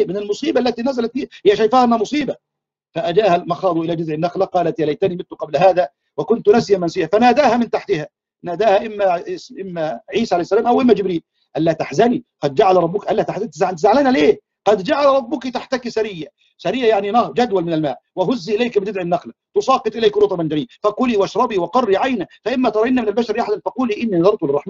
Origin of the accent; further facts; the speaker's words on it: Egypt; وفي مثل كده بيقولوه عندنا في الريف المصري